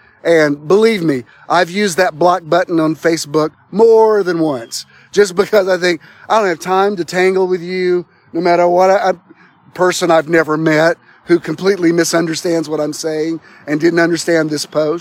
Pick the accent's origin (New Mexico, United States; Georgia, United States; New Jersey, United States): Georgia, United States; Atlanta; I will always be Southern. Because of growing up in Atlanta, I've lived very close to memories of the Confederacy.